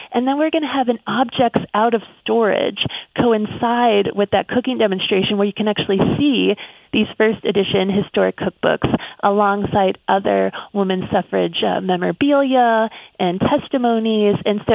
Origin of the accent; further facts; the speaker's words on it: Pittsburgh, Pennsylvania, United States; And she's had a strong presence in my hometown of Pittsburgh.